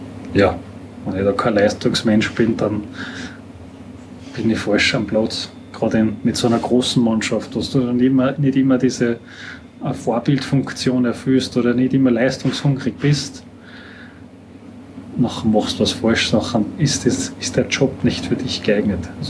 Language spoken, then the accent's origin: German; Salzburg, Austria; Das beste Beispiel ist einfach so, wie es jetzt gerade die Mosby-Zeit bei uns in Pinzgau heißt